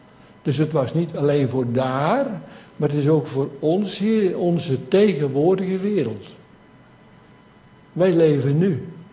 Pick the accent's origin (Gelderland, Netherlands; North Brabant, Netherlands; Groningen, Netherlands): Gelderland, Netherlands; Ik kom uit de Betuwe, van geboorte. En dat is hier dichtbij.